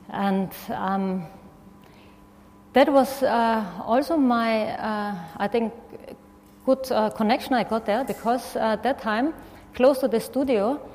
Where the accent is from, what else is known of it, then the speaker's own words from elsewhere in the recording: Austria; English is a second language; moved away; also born or lived in Nepal / India; Please excuse my English, as I'm from Austria. And having lived in Nepal and India for so long, the English, however good it might have been before, it gets really worse.